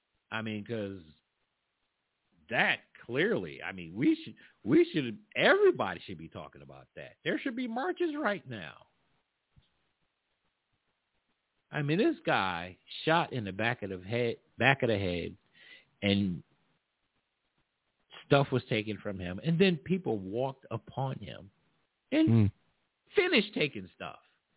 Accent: New York, United States; He was from New York. I'm from New York.

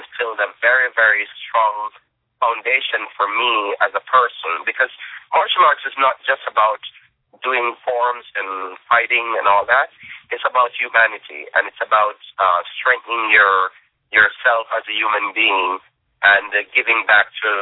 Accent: Jamaica; born there; I was born in Jamaica, and my grandfather is from China, Guangdong, China.

